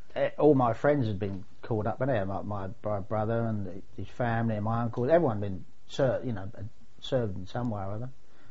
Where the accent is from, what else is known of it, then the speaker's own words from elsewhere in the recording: Kingston upon Thames, London, United Kingdom; born there; I was born in Kingston, Surrey on the 18th of March, 1933.